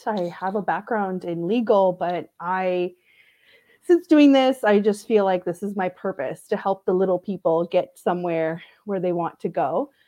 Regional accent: Romania; I'm originally from Romania

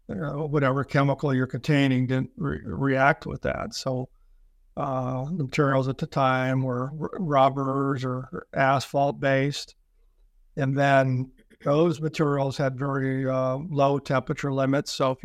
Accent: Ohio, United States; No, I grew up here in Northeast Ohio, but went to UC.

